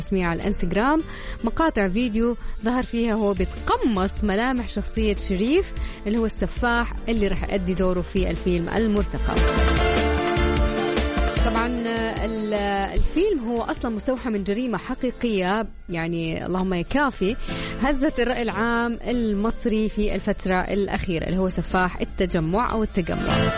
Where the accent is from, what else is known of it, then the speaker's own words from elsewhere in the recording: Saudi Arabia; يعني الصيف ما شاء الله عندنا في السعودية في كل شيء